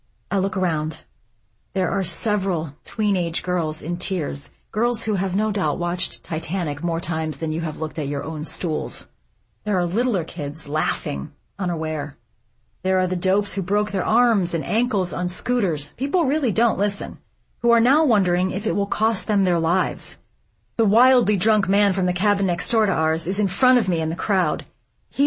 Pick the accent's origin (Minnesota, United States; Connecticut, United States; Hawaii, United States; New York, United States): New York, United States; a theatrical convention that my husband and I can appreciate because we're from New York and we know about things.